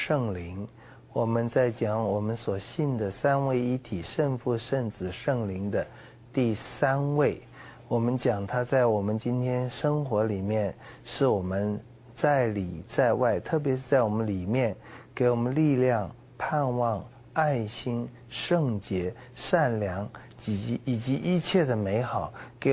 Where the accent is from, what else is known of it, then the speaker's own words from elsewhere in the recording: China; 我们中国人说一个人会写文章，出口成章